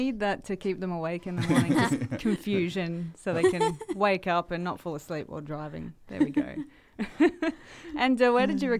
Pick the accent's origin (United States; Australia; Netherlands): Australia; Townsville, Queensland; born there; I was born in the Ipswich of North Queensland called Townsville, so, you know.